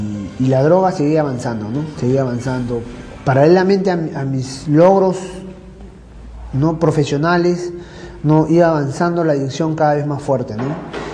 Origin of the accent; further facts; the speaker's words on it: Barranco, Lima, Peru; Yo soy el séptimo hermano de siete. Nací en Barranco, viví hasta los 28 años en Barranco.